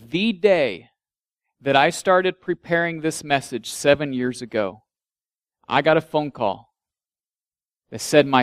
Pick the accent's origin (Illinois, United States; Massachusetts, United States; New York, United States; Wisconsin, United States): Illinois, United States; I grew up in Illinois. We were back home.